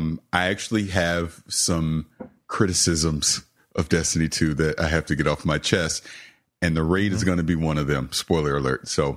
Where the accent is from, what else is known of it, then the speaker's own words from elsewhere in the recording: St. Petersburg, Florida, United States; I'm a grumpy, angry old man from St. Petersburg, Florida. So I'm from the South.